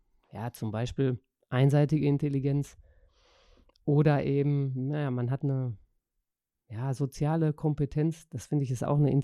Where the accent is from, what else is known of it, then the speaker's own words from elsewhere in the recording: North Rhine-Westphalia, Germany; Ja, ich bin aus Nordrhein-Westfalen, aus dem schönen Sauerland.